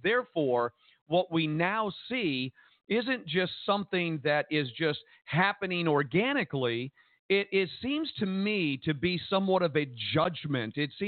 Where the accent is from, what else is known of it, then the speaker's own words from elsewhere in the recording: Jersey City, New Jersey, United States; And I grew up in Jersey City. I grew up, you know, I was a worldly guy like everybody else.